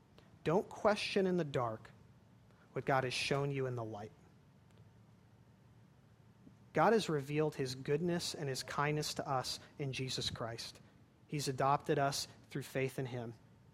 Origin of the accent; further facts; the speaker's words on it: California, United States; I'm from California, so that's why I've hiked there.